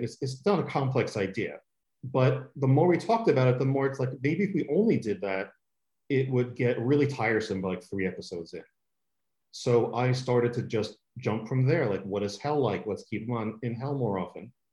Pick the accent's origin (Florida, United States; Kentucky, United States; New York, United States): New York, United States; moved away as an adult; now in Los Angeles, United States; I grew up in New York. I never thought I would leave New York. But if someone says, go to LA and we can make our own TV show, I'm like, all right, for that, I guess I'll leave New York.